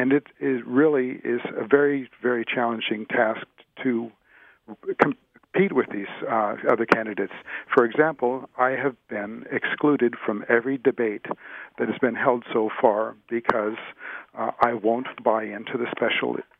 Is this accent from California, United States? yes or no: yes; Santa Monica, California, United States; born there; Well, I was born here in Santa Monica.